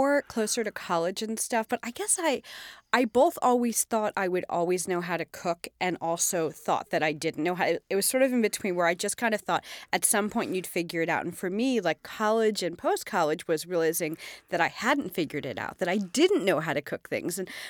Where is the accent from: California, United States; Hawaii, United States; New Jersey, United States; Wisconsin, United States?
New Jersey, United States; I grew up in New Jersey in the suburbs. Nothing fancy.